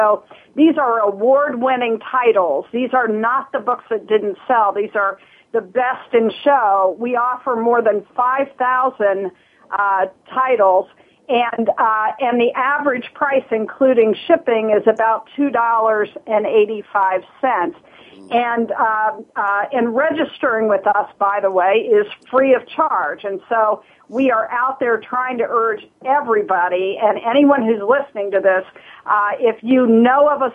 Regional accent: Ohio, United States; I grew up in Southern Ohio, and I went to an event in southern Ohio, close to where I grew up.

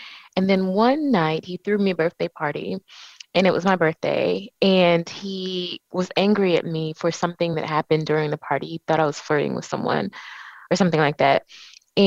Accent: Cleveland, Ohio, United States; Yeah, so I am from Cleveland, Ohio. So I'm a Midwesterner and from a really close family

